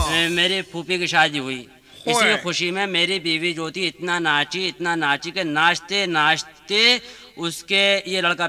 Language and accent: Hindi; Khurja, Uttar Pradesh, India; मकान नंबर 110 मोहल्ला सरायलो खुर्जा, जिला बुलंदशहर, यूपी का रहने वाला हूँ भाई।